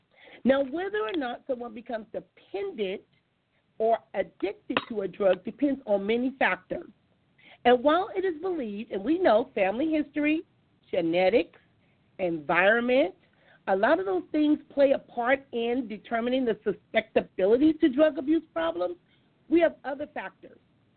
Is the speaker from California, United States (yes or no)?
yes; Compton, California, United States; I grew up in Compton, California, and growing up in Compton, alcohol was practically everywhere because there was a liquor store on every corner.